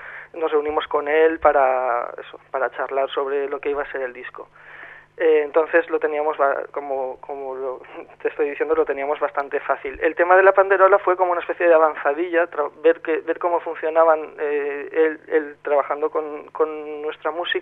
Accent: Castellón, Valencian Community, Spain; es muy amigo nuestro, somos de Castellón, hemos compartido nuestra música muchas veces

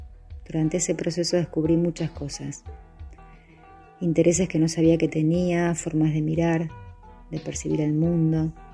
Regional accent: Rosario, Santa Fe, Argentina; moved away as an adult; also born or lived in Caracas; now in Buenos Aires, Argentina; mientras me fui de mi ciudad natal, Rosario, a Buenos Aires y luego a Caracas, mientras tuve hijos, mientras regresé a Buenos Aires

